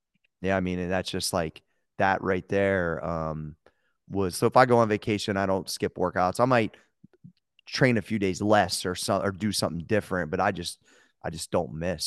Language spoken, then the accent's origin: English; Ohio, United States; And also I grew up not very far from Pittsburgh. So I'm from Ohio, but it's the Ohio Valley.